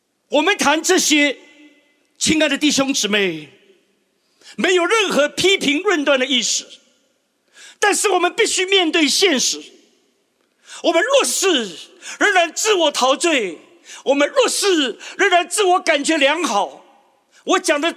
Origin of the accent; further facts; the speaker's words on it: Shanghai, China; 我自己出生在上海，成长在上海，那么上海话里面呢，模范跟麻烦是同一个发音